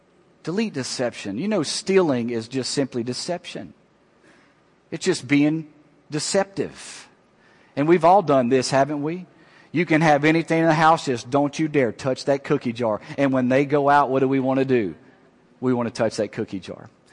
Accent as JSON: {"language": "English", "town": "Alexandria", "region": "Louisiana", "country": "United States", "tie": "born or raised there", "lives_now": "Houston, United States", "said": "We grew up in Alexandria, Louisiana area, and there's quite a bit of materialism in that area. But I want to tell you, when we came to Houston, we found out that materialism was on steroids."}